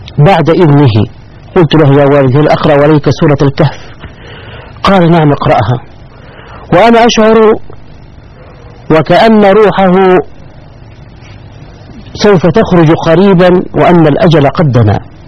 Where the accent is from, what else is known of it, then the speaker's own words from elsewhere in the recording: Upper Egypt, Egypt; moved away as an adult; now in Saudi Arabia; حتى وصلت إلى بلدتي في صعيد مصر